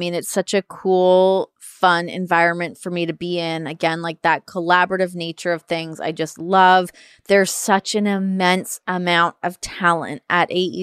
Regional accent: Toronto, Ontario, Canada; we're obviously both from Toronto

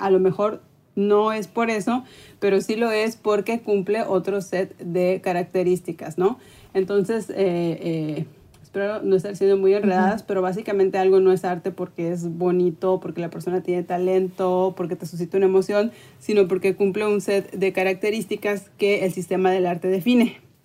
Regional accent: Tampico, Tamaulipas, Mexico; no crecí en una ciudad. Yo soy de Tampico, Tamaulipas, y no es una ciudad que tenga museos de arte.

